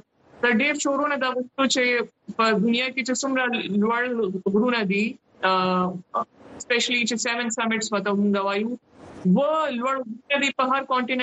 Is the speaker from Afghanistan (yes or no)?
no; Pakistan; زه اولنۍ پاکستانی یم